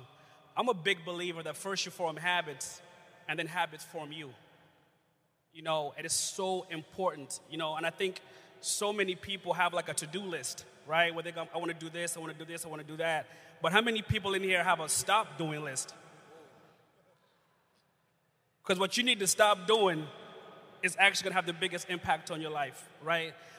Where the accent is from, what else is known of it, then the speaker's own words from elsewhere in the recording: Uganda; I grew up in Uganda, East Africa.